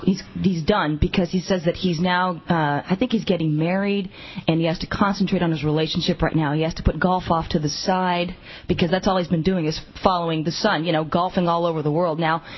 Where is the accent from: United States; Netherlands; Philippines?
Philippines; So anyway, I'm Filipino. I love gambling, so you know that's what I'm getting involved in.